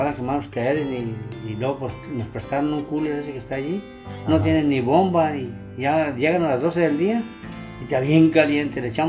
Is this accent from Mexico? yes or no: yes; Guadalajara, Jalisco, Mexico; now in Mexicali, Mexico; Soy de Guadalajara, bueno, te vas a quedar en Mexicali.